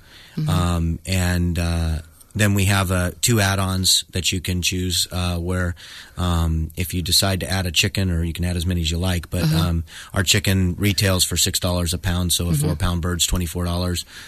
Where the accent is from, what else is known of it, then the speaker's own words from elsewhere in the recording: Sebastopol, California, United States; I can't even get into the Sebastopol market in my hometown